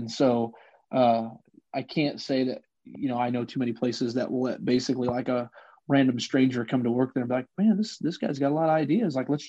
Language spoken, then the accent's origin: English; Illinois, United States; I lived out west. I'm from Illinois.